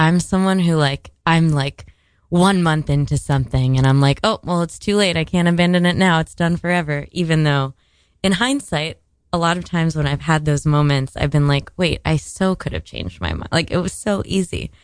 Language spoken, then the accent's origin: English; Miami, Florida, United States; I'm from Miami and no one does anything nice for each other there.